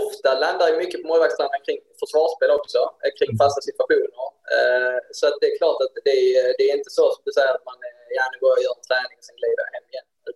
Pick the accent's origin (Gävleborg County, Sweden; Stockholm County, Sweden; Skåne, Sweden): Skåne, Sweden; Helsingborg; Så det är klart att Malmö vinner som Helsingborgare, det är aldrig roligt.